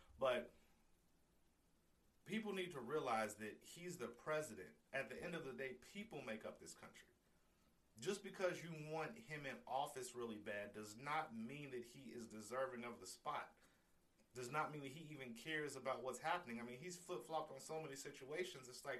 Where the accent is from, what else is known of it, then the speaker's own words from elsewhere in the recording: Ohio, United States; Y'all know I'm from the Midwest. I'm from Ohio, and I see it all here.